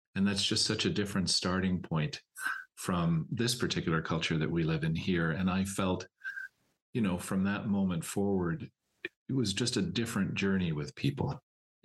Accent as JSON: {"language": "English", "town": "Toronto", "region": "Ontario", "country": "Canada", "moved": "as an adult", "lives_now": "San Francisco, United States", "said": "So I've lived in San Francisco since 1999. I'm from Toronto. And actually, I had a decade of working as a sister in Canada before I came here."}